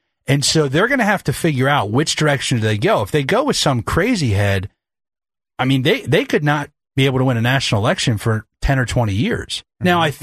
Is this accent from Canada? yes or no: no; Boothwyn, Pennsylvania, United States; We just did some doors out in Booth Wynn, my hometown. It's kind of a surreal experience to be back here.